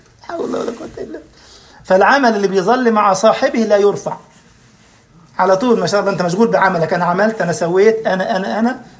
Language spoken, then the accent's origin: Arabic; Egypt; كان زمان عندنا في مصر اخ راح جاب مصليه ب5 ريال